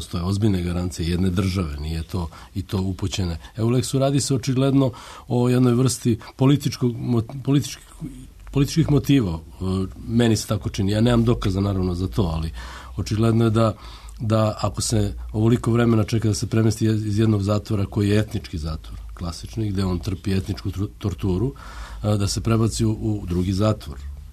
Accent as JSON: {"language": "Serbian", "country": "Serbia", "said": "mi smo Srbi"}